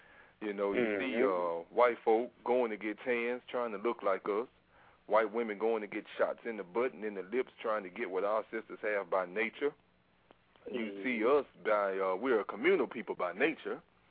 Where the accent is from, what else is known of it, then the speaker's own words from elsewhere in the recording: Memphis, Tennessee, United States; growing up in Memphis, we used to love watching Channel 5 wrestling.